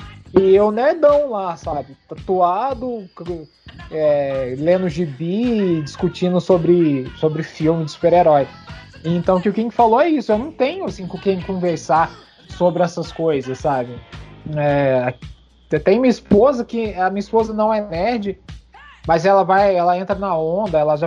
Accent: Minas Gerais, Brazil; eu sou do interior de Minas.

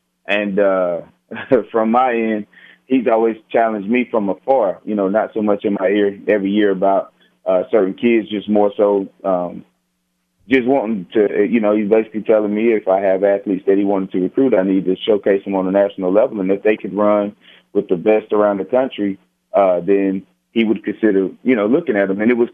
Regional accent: Gainesville, Georgia, United States; I'm from Gainesville, Georgia.

